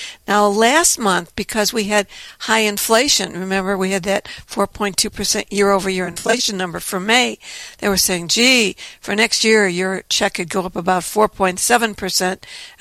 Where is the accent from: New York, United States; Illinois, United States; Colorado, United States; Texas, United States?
Illinois, United States; Chicago; Well, sure, because I grew up on the North Side, but I'm just basically a Chicago sports fan.